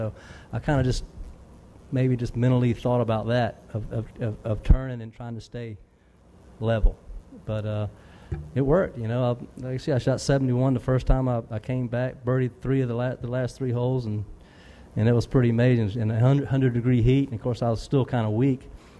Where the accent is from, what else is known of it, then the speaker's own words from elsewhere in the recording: the South, United States; I love the heat because I'm from the South, and the heat doesn't bother me.